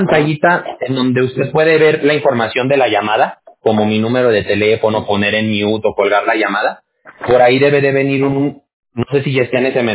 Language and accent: Spanish; Aguascalientes, Mexico; now in California, United States; Yo soy de Aguascalientes. No sé si usted ubique Aguascalientes.